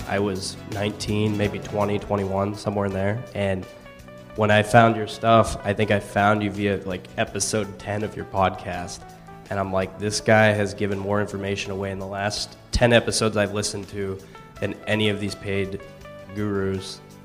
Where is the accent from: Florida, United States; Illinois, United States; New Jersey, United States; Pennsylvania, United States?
Pennsylvania, United States; I'm from Northwest Pennsylvania and I'm 26 years old.